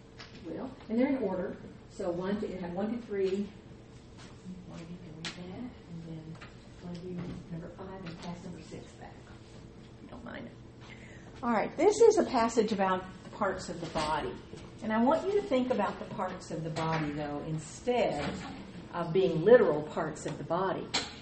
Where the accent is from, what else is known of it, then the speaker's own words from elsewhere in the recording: Wynne, Arkansas, United States; I grew up in Wynn, Arkansas.